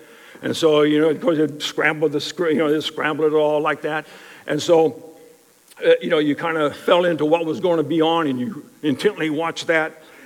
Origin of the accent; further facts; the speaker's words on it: Arizona, United States; also born or lived in Ohio; Growing up in Arizona, although being born in Ohio, and the story is long and lengthy, but growing up in Arizona